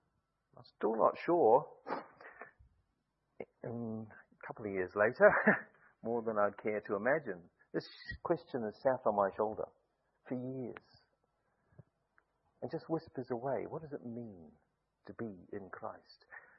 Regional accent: New Zealand; Now, I won't read the rest as a New Zealander with a fake southern accent

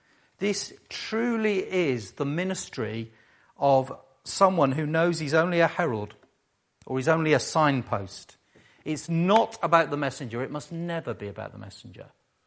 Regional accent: Cirencester, South West England, United Kingdom; Cirencester, absolutely. God's own town. I'm from Cirencester, if you didn't know.

